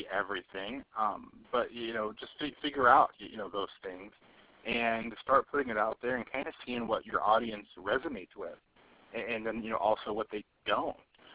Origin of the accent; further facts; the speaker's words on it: the South, United States; I'm from the South. I hope you appreciate it.